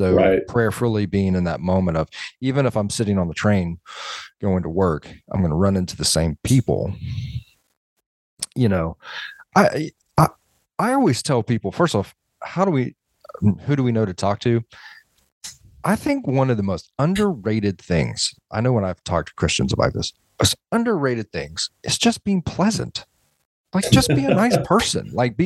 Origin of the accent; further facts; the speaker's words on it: Atlanta, Georgia, United States; where I'm from Atlanta. We don't have a lot of Afghanis.